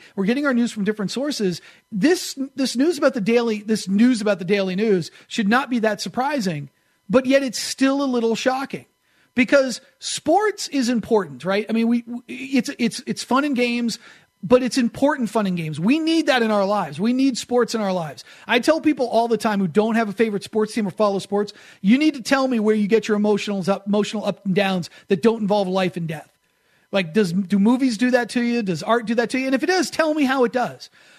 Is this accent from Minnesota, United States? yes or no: no; Brooklyn, New York, United States; born there; I used to go to my grandmother and my grandfather lived in Brooklyn. I was born in Brooklyn, and we'd go visit, and they always had a daily news in the house.